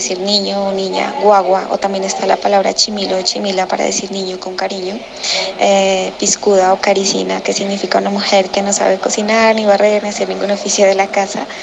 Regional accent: Pasto, Nariño, Colombia; now in Bogotá, Colombia; soy docente de INVIL SEAD HAC en Bogotá y me gustaría compartirles un poquito de mi cultura nariñense, mis raíces pastusas. Nosotros tenemos ciertas palabras o expresiones en nuestro dialecto

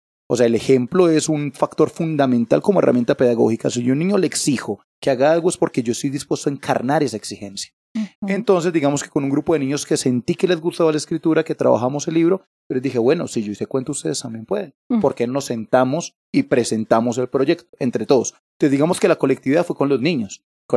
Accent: Armenia, Quindío, Colombia; Yo soy de Armenia, es mi origen, he recorrido varias partes del país.

